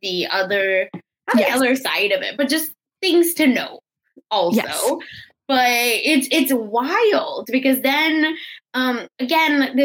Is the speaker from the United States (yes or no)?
no; India; me as a person, you know, person of color, as an immigrant, as an Indian, as a Jew